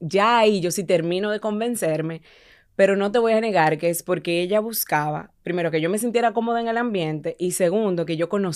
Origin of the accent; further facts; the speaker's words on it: Santo Domingo, Distrito Nacional, Dominican Republic; Muy dominicana, dominicanísima de mucho mangú, ¿verdad? Uh-huh. Nacida y criada en Santo Domingo todo el tiempo. Desde pequeñita estudié aquí, me he desarrollado aquí, de una familia pequeña, solamente de un hermano mayor.